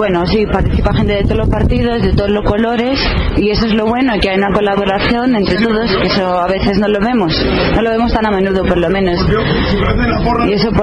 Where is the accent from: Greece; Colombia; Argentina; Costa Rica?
Greece; Spanish is a second language; Yo soy griega, sí, vivo aquí porque estudio aquí.